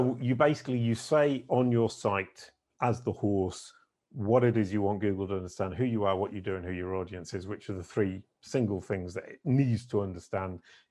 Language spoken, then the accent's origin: English; United Kingdom; And being British, I feel terribly guilty about the fact.